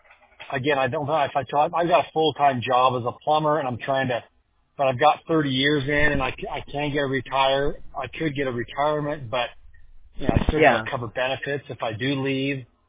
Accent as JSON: {"language": "English", "town": "Yucaipa", "region": "California", "country": "United States", "tie": "born or raised there", "said": "I was raised in Yucaipa near Redlands and San Diego and Palm Springs on the other side."}